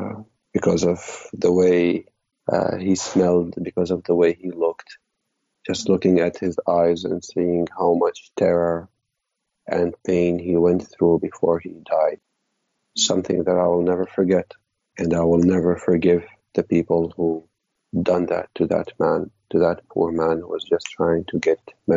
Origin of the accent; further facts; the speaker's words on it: Syria; Like I told you, I was born a refugee in Syria.